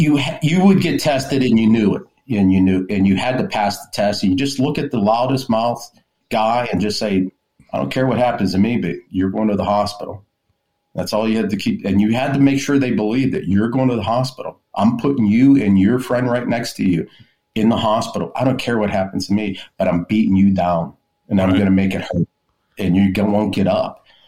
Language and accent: English; McKeesport, Pennsylvania, United States; I mean, it never, like where I grew up in McKeesport was pretty bad. I mean, it was always one of the worst towns in Pennsylvania.